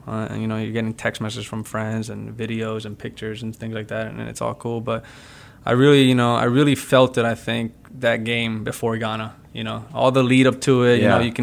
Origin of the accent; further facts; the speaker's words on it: Weston, Florida, United States; also born or lived in New Jersey; And I was born in Jersey, and I started playing up there. And then as soon as we moved down here to Weston, South Florida